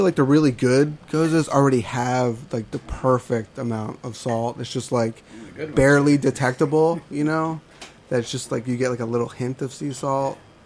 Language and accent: English; Philadelphia, Pennsylvania, United States; I grew up outside of Philly, so we drank a lot of Yingling